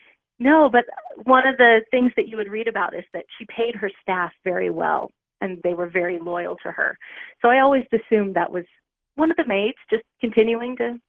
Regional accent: San Jose, California, United States; You know, I was raised in San Jose

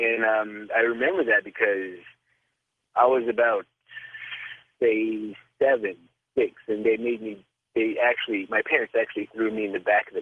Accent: New Mexico, United States; When I was younger, my parents, I'm from New Mexico. My parents and I were moving to another part of New Mexico

